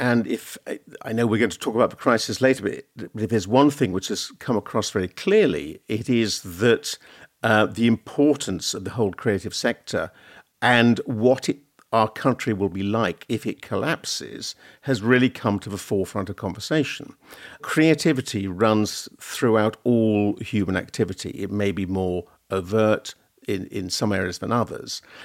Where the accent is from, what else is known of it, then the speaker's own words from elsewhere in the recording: England, United Kingdom; Yes, I mean, I'm very English with a bit of Scottish and a bit of Irish as well.